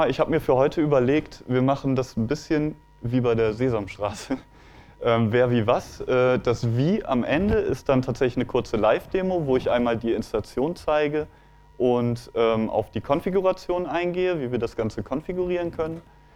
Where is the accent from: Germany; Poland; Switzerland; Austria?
Germany; Bremen; Ich bin 26 Jahre alt, ich komme aus Bremen